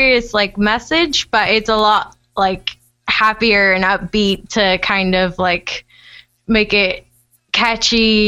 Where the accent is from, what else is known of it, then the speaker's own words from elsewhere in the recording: North Side, Cayman Islands; moved away; I was born in Northside, lived there for, grew up there pretty much, and then we moved over here to do for my education and stuff, college and uni.